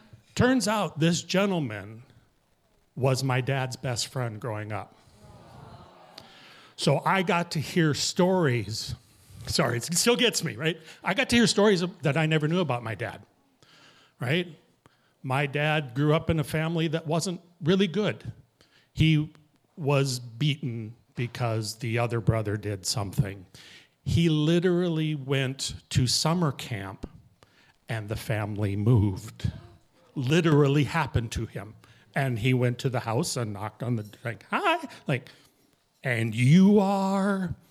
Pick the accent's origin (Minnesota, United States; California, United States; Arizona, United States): Minnesota, United States; Minneapolis; also born or lived in Shakopee; You know, I grew up in the Minneapolis area.